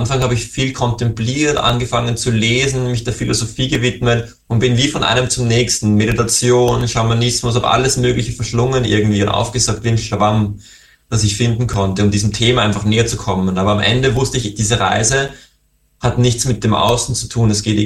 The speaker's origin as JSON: {"language": "German", "region": "Vienna", "country": "Austria", "lives_now": "Graz, Austria", "said": "Im Moment bin ich in Wien und ich bin auch aus Wien. Leben und wohnen tue ich zurzeit in Graz, dort studiere ich."}